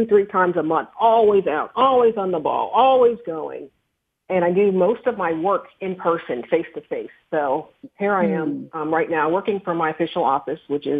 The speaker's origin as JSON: {"language": "English", "town": "Miami", "region": "Florida", "country": "United States", "tie": "born there", "said": "My sister and I was born in Miami. I have a twin, actually. My twin sister and I were the first babies in our family to be born in an integrated hospital."}